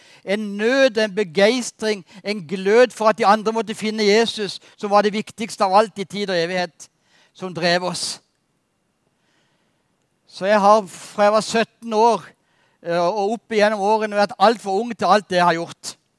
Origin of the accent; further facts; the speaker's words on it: Kristiansand, Agder, Norway; På 17-18 års alder så vokste jeg opp i Kristiansand.